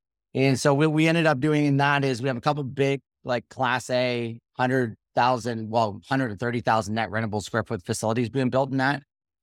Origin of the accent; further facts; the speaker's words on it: Canada; being a Canadian, financing, how to find the deals.